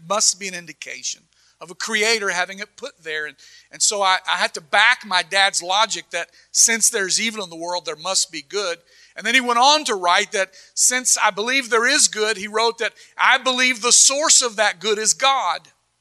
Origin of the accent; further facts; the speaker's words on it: the South, United States; even though I wasn't from the East, I was from the South, but it rhymed.